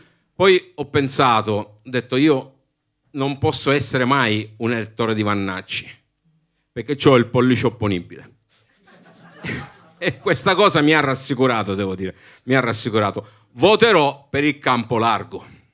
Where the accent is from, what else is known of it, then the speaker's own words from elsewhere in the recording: Sicily, Italy; ho 59 anni, vengo dalla provincia di Siracusa, quindi sono... Un vecchio di merda. Sono anche siciliano.